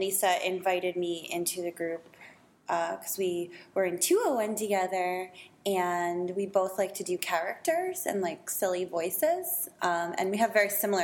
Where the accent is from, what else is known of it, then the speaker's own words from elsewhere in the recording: Stratford, Connecticut, United States; also born or lived in New York; now in Bellingham, United States; I'm originally from Stratford, Connecticut. And I lived in New York for a little bit because I went to school there